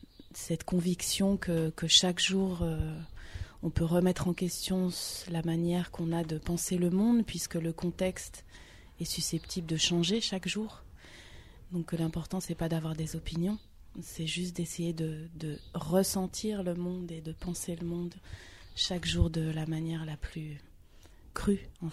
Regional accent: Campania, Italy; Je suis originaire du sud de l'Italie, près de Naples.

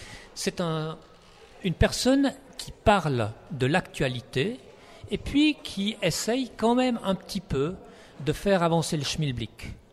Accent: La Chaux-de-Fonds, Neuchâtel, Switzerland; now in Geneva, Switzerland; Moi, je venais de La Chaux-de-Fonds ou La Chaux-de-Fonds petite ville.

